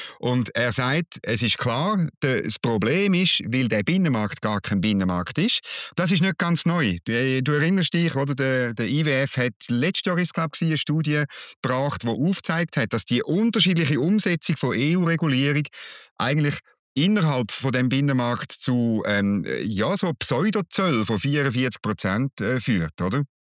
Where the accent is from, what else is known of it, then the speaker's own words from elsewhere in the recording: Switzerland; Das sagen wir als Schweizer.